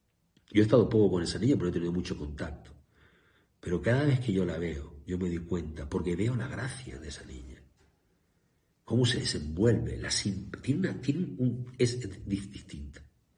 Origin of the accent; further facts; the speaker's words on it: Spain; yo estoy aquí, amado, no para inutilizar y juzgar a mi país, España.